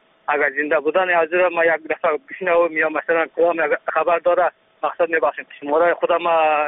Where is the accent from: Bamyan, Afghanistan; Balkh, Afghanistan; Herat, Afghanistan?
Balkh, Afghanistan; Mazar-i-Sharif; ولایت ما مزار شریف جای ما کشینده می باشد.